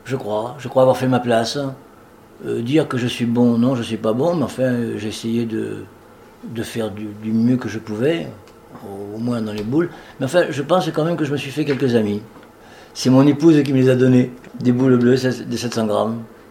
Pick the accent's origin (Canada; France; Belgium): France; Centre-Val de Loire; Qui me rappelle encore une fois mon enfance en Indre-et-Loire.